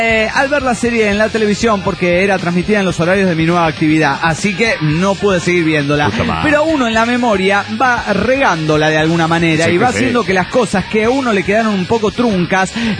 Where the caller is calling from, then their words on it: León, Guanajuato, Mexico; de León, Guanajuato, México.